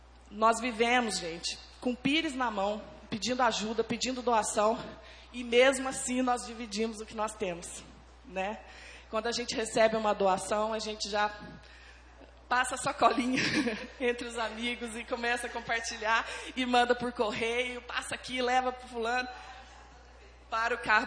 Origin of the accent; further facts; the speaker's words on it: Pouso Alegre, Minas Gerais, Brazil; Aqui tem universidade, mas em Pouso Alegre, de onde eu venho, nós temos dificuldade.